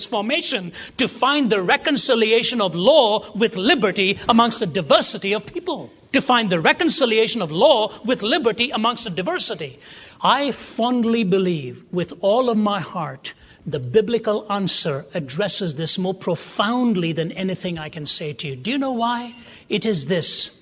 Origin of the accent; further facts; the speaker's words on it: India; I hail from India. My wife is from Canada. And therefore, in terms of reality, ours is a cross-cultural marriage.